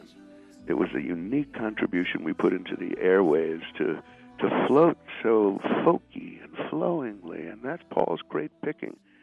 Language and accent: English; New York, United States